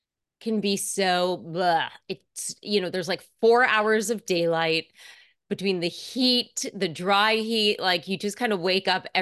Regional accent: New York, United States; I know I grew up in New York, born, bred.

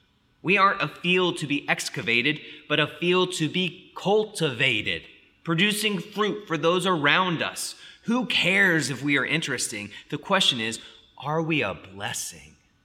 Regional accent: United States; That's because I grew up in the West. I grew up in American society, perhaps the most individualistic culture that history has ever produced.

